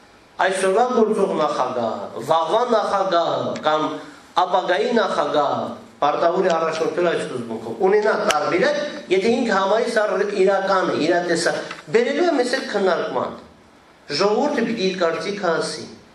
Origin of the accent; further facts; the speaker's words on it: Nagorno-Karabakh, Azerbaijan; ամենակարևոր հայտարարությունը որպես արցախցի ինձ համար